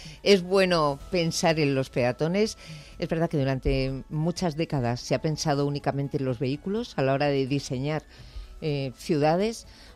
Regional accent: Bilbao, Basque Country, Spain; Bilbao, ¿no? Que es la ciudad donde yo nací y he vivido durante unos cuantos años.

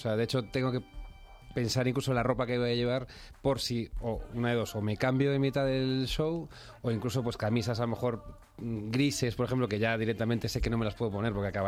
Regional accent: Tudela, Navarre, Spain; now in Madrid, Spain; yo es verdad que vengo de Tudela, de comer verdurita

